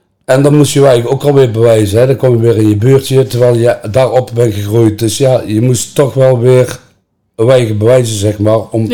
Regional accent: Tilburg, North Brabant, Netherlands; En ik ben opgegroeid in de volksbuurt in Tilburg-Zuid.

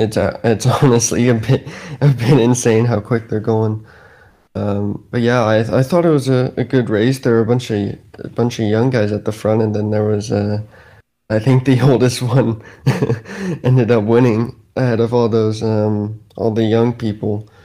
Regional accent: United States; But I've always wanted to race in America as well. So yeah, it'd be cool to end my career in my home country as well.

